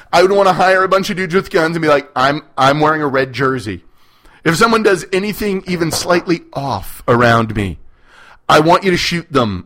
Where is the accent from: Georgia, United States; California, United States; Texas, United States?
Texas, United States; San Antonio; Hey, I'm from San Antonio. That movie was a seminal part of my growing up.